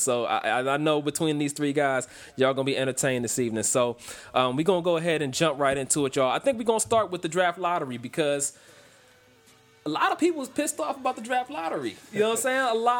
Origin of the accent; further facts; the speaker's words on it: Cleveland, Ohio, United States; And so I had to come back to my hometown, Cleveland, Ohio.